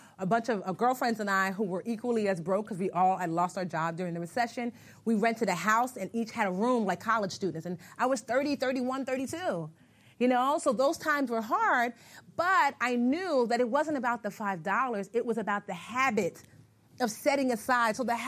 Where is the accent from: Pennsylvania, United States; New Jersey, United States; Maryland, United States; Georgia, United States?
New Jersey, United States; I'm from Jersey, so we get all the seasons.